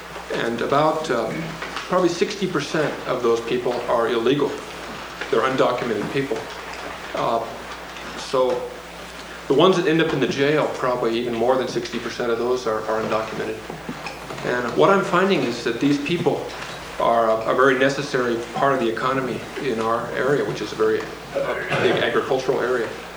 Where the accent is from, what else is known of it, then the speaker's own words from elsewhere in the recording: Seattle, Washington, United States; now in Burlington, United States; I live in Burlington, Washington. I grew up in the Seattle area.